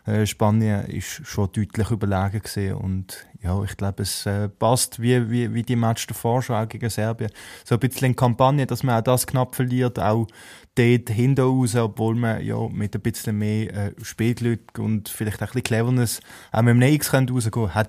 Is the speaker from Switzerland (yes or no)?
yes; Switzerland